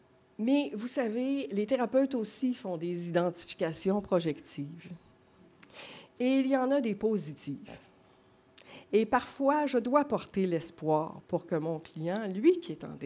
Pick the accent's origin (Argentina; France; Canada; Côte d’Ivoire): Canada; Quebec; accent: Quebec French; peut-être avec mon accent québécois, que vous ne prenez pas toute l'atmosphère